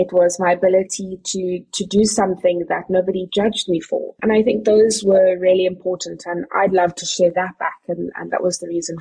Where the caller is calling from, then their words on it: Cape Agulhas, Western Cape, South Africa; I'm dialing in from South Africa, from actually a really little town called Cape Agulhas, which is the southernmost tip of Africa.